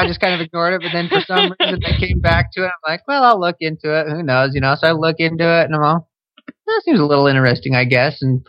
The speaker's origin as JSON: {"language": "English", "region": "Wyoming", "country": "United States", "tie": "born or raised there", "said": "I grew up in Wyoming, and the water's always freezing in Wyoming, so I always avoided it"}